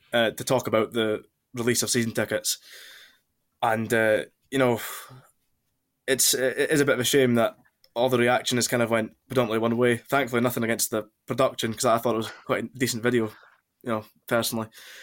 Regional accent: Dundee, Scotland, United Kingdom; born there; Well, I'm Dundonian on paper. I was born in Dundee, at least.

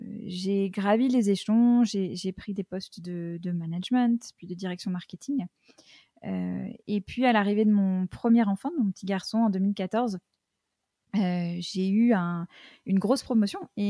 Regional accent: United States; je peux commencer par le fait que j'ai passé une bonne partie de mon enfance aux États-Unis.

